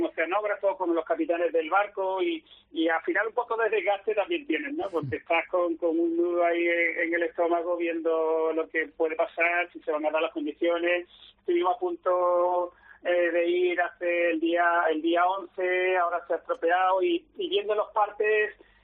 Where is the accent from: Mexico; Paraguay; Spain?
Spain; Málaga, Andalusia; somos malagueños